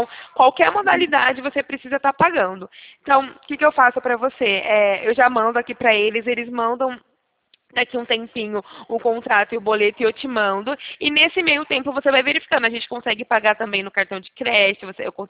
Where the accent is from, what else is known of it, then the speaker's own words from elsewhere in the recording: Campinas, São Paulo, Brazil; Eu sou de Campinas, sabe? Próximo a Sumaré, interior de São Paulo.